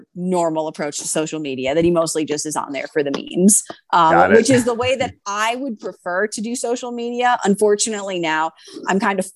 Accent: Wisconsin, United States; So yes, I would say that I owe a lot to just my diet growing up in Wisconsin.

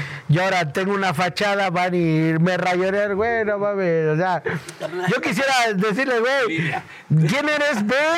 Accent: Puebla, Mexico; yo me crié en la Cocota y eran casas como de que tú te podías pasar a la otra.

